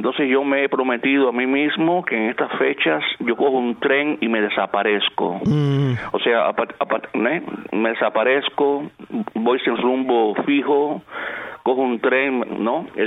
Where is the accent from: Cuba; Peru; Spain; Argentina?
Cuba; now in Germany; tengo hasta la nacionalidad alemana, o sea, soy un cubano alemán.